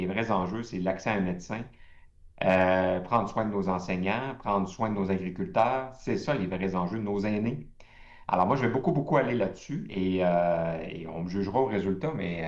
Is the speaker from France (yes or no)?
no; Lévis, Quebec, Canada; moi, je viens de la région de Québec, je viens de Lévis, j'habite en Estrie maintenant, je viens de me présenter dans la circonscription d'Orford.